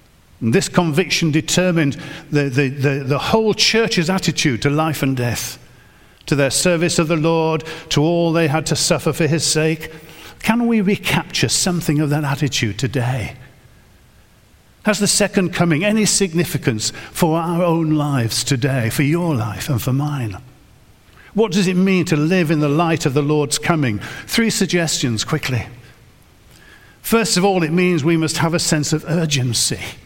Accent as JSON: {"language": "English", "town": "Harrogate", "region": "Yorkshire and the Humber", "country": "United Kingdom", "tie": "born or raised there", "said": "I was brought up in Harrogate in the church at St. John's in Bilton in Harrogate."}